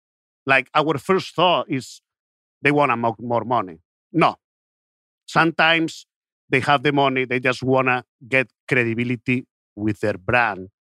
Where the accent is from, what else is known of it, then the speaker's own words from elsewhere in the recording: Spain; I'm originally from Spain.